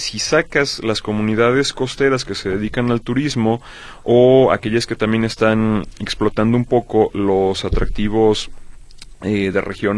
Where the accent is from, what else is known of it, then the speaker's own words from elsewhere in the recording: Mexico; los dos somos mexicanos